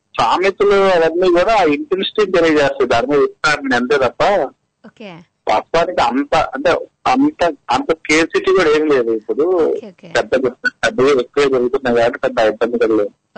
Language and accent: Telugu; Rajahmundry, Andhra Pradesh, India; మాది రాజమండ్రి అండి.